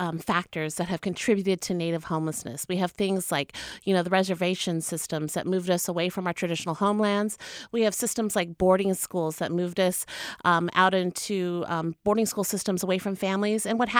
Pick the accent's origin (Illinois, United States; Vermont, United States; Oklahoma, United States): Oklahoma, United States; I am not a Coast Salish person. I am from the Pawnee Nation of Oklahoma